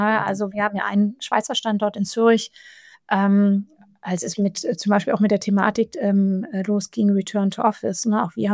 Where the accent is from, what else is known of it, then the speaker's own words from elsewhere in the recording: Hamburg, Germany; weil ich bin ja hier in Hamburg, also meine Heimat ist Hamburg